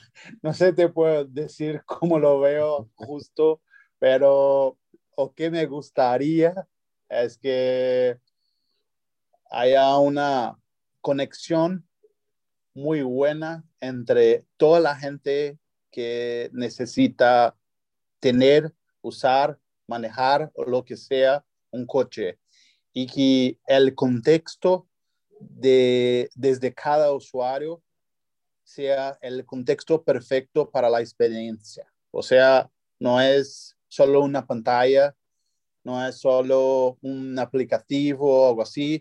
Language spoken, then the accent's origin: Spanish; São Paulo, Brazil; Spanish is a second language; Soy de San Pablo